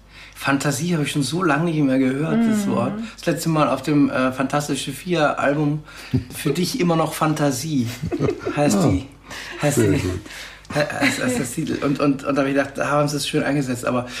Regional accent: Austria; Wobei ich komme nicht aus dem Land von Johann Sebastian Bach, sondern nur aus dem Land von Wolfgang Matthäus Mozart.

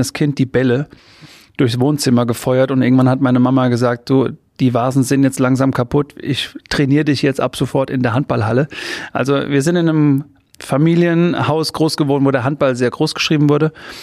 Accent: Obernburg, Bavaria, Germany; die Region, in der ich groß geworden bin, am bayerischen Untermain, bin ich in Obernburg groß geworden

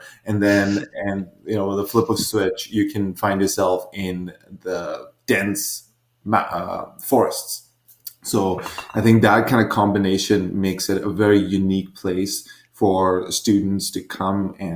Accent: India; moved away as an adult; so I was born in India I was there through high school and then a couple of years after.

